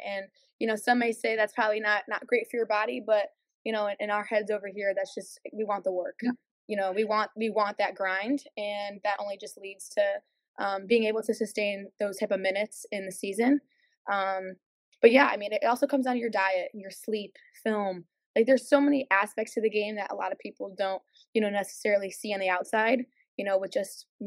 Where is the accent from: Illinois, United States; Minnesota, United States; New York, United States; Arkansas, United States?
New York, United States; Buffalo; Yeah, I mean, you know, coming out of Buffalo, like, you know